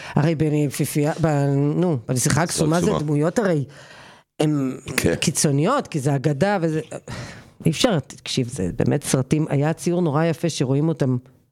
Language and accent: Hebrew; Haifa, Haifa District, Israel; הייתה גר אז בחיפה, ואני התעוררתי בבוקר, כאילו לבית ספר